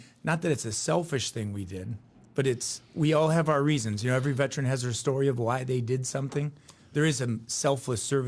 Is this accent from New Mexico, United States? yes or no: no; Fond du Lac, Wisconsin, United States; Yeah, so I grew up just south in Fond du Lac